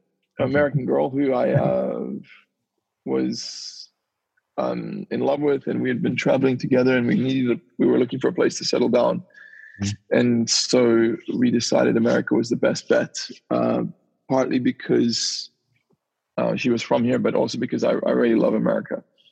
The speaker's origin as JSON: {"language": "English", "town": "Cape Town", "region": "Western Cape", "country": "South Africa", "tie": "born or raised there", "also_born_or_lived": "England", "moved": "as an adult", "said": "I was born in South Africa to a Greek father and a South African mother. And that's where I grew up as well, in Cape Town, which is at the very tip of South Africa. And when I was 23, I moved to England and lived there for about 10 years."}